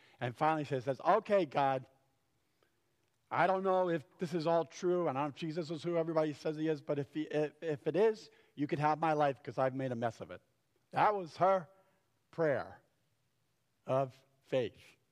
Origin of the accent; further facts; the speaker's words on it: New York, United States; Felt like a missionary because I'm from Westchester County. Totally out of my element.